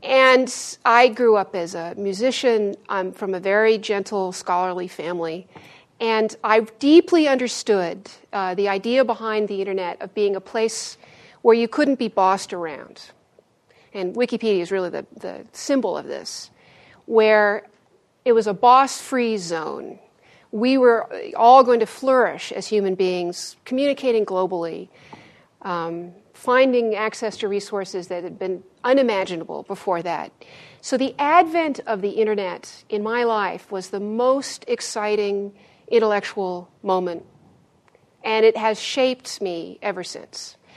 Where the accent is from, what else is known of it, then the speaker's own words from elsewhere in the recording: Santa Monica, California, United States; It's a Santa Monica beach house, and I'm from Santa Monica.